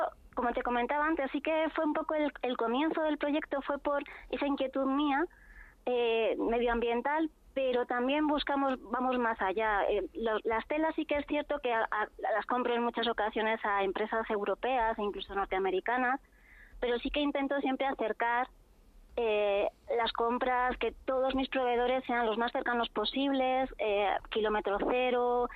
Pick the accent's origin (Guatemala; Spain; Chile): Spain; Getafe, Community of Madrid; yo soy realmente soy de Getafe, pero hace años